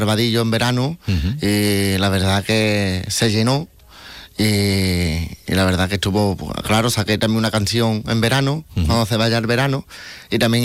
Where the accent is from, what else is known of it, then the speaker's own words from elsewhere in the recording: Sanlúcar de Barrameda, Andalusia, Spain; Mi tierra, uh-huh, siempre ya me, como que me espera, uh-huh, para este villancico, ¿no?, de todos los años.